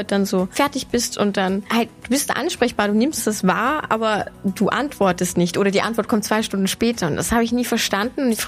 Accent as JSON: {"language": "German", "region": "Vienna", "country": "Austria", "tie": "born there", "said": "ich wohne in der Stadt, ich bin in Wien geboren, ich wohne in einer Stadt"}